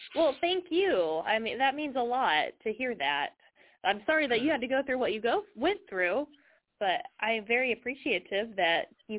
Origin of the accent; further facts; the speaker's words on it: Missouri, United States; since I am from Missouri, and I travel back and forth to Tennessee.